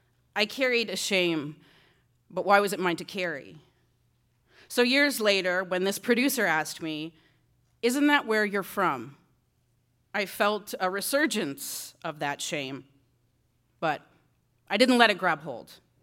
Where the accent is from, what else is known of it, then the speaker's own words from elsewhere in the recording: Six Nations, Ontario, Canada; Growing up on Six Nations, my young life was pretty idyllic in a lot of ways. It's a really beautiful place. This is my dad's backyard. Right? And I've lived in a lot of places over the years, but the res has always been home.